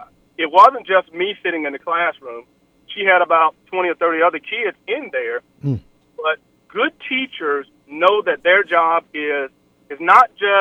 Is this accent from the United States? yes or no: yes; Dawson, Georgia, United States; going back to my hometown of Dawson, Georgia, and going through, you know, elementary school, primary school, elementary school, and then to high school